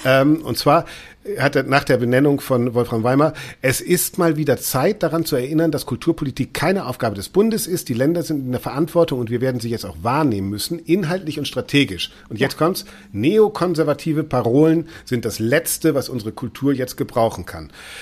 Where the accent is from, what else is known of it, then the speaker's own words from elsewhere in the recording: Bremen, Germany; Also ich sehe das auch in meiner Heimatstadt in Bremen